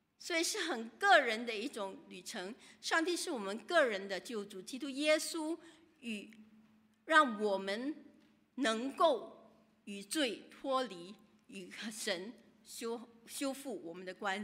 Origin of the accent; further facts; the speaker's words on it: Singapore; 我是新加坡人，我主要的我会替新加坡人讲话。